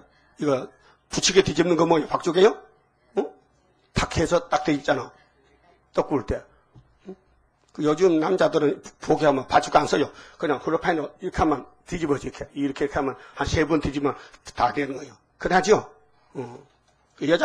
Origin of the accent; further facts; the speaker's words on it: Uiseong, North Gyeongsang, South Korea; 나하고 알고 보니 선산이요. 난 의성인데.